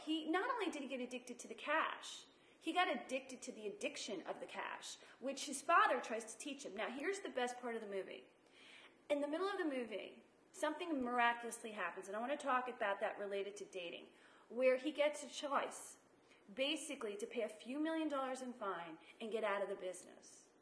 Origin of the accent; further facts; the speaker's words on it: Whitestone, New York, United States; also born or lived in New Jersey; now in Short Hills, United States; I grew up in Whitestone. Mm-hmm. Let's not forget, I didn't land in Short Hills immediately. I was born in Jersey, moved to Whitestone to Beechhurst, for those of you in the hood.